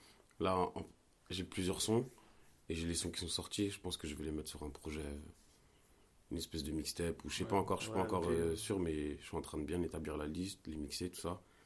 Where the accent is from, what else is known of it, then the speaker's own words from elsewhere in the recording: Rennes, Brittany, France; Bah ouais, je suis rennais. Ouais. Après, ouais. Peut-être ça s'entend... Mais je fais pas exprès, tu vois. C'est comme ça, je viens de Rennes.